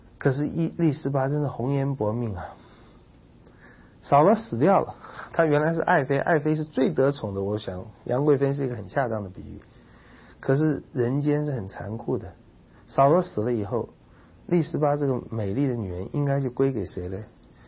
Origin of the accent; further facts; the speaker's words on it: China; 全世界都有，我们中国人都有